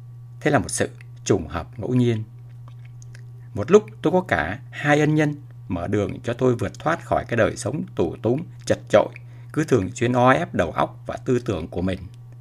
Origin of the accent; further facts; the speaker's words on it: Hanoi, Vietnam; moved away as an adult; also born or lived in Ho Chi Minh City; now in Vũng Tàu, Vietnam; Trong suốt thời gian dài dằng dặc kể trên, dài hơn cả thời kỳ tôi sinh ra và lớn lên ở Hà Nội 18 năm, hay trưởng thành ở Sài Gòn 21 năm